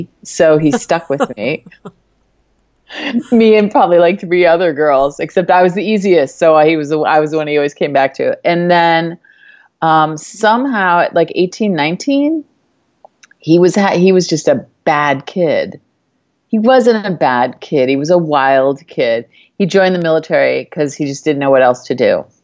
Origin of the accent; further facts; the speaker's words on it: Chicago, Illinois, United States; also born or lived in Pennsylvania / Ohio; I was born in Pennsylvania. I lived there like 3 months. And then my dad was a radio guy, and we moved to Ohio. And then I got really sick in Ohio as a baby. And then I don't remember any of that. And then we moved to Chicago.